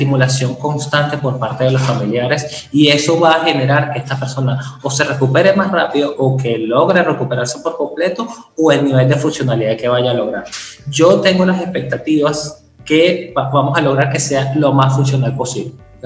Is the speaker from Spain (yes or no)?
no; Venezuela; yo creo que ser países caribeños, yo soy venezolano